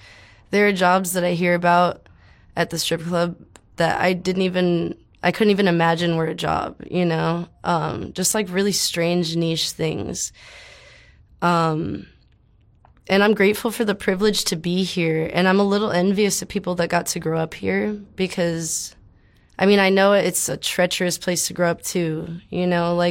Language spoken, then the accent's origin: English; El Paso, Texas, United States; the drugs and alcohol definitely took a huge toll living and growing up in El Paso, and I feel bad for a lot of my friends that sometimes I think they'll never get out of it.